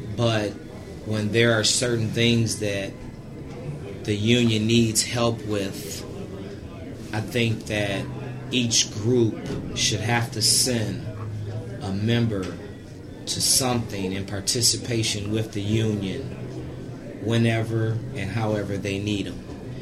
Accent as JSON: {"language": "English", "town": "Detroit", "region": "Michigan", "country": "United States", "tie": "born or raised there", "said": "I grew up around General Motors factories in Detroit."}